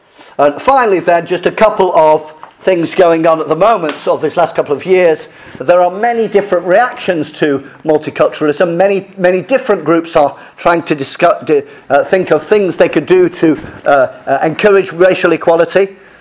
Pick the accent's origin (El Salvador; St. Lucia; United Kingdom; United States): United Kingdom; England; I was brought up a Catholic in England.